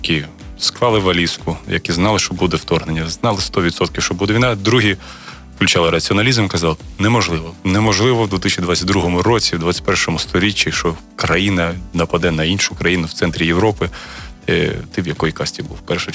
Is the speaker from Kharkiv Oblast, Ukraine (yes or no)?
yes; Kharkiv, Kharkiv Oblast, Ukraine; Я от з Харкова